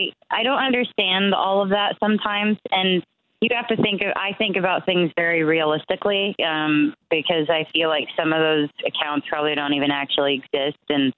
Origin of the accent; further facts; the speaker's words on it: Texas, United States; It's actually funny because I'm from Texas, so I have like the strangest names for my aunts.